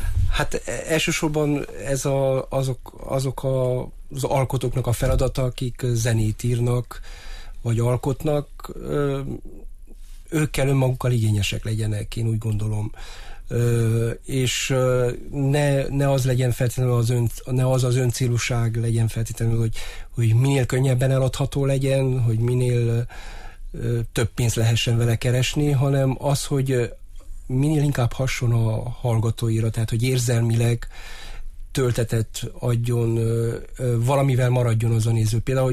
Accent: Hungary; büszke vagyok arra, hogy magyar vagyok, és ragaszkodom ehhez a nemzetiségemhez

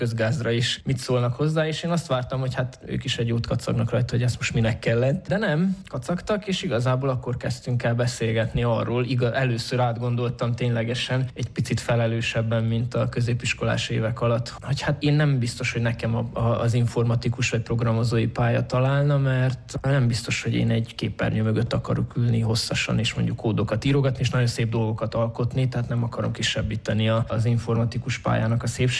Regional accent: Miercurea Ciuc, Harghita, Romania; also born or lived in Târgu Mureș; Marosvásárhelyen indult, ugyanis ott születtem, de egy éves koromban már Csíkszeredába költöztek a szüleim, úgyhogy tulajdonképpen nem saját döntésből, de a gyerekkoromat azt már Csíkszeredában töltöttem, de a nagyszüleim Marosvásárhelyen voltak

